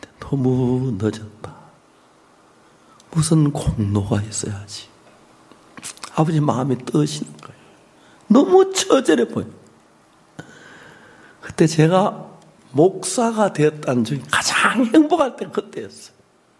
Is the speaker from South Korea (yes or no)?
yes; Gyeongsang, South Korea; 저희들 사는 동네 경산도 사투리 썼는데